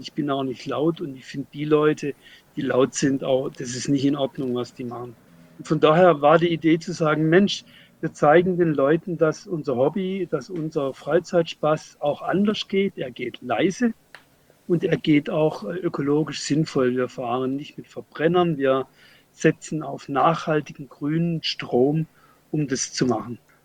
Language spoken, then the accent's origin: German; Freiburg, Baden-Württemberg, Germany; ich komme aus Freiburg